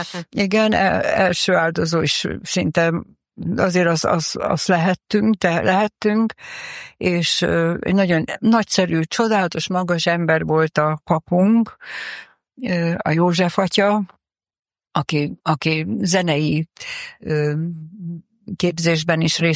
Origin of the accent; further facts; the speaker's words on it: Szentes, Csongrád-Csanád, Hungary; born there; szentesi születésű vagyok, az egész család, édesanyám, édesapám, mind több emberöltőre visszamenően szentesiek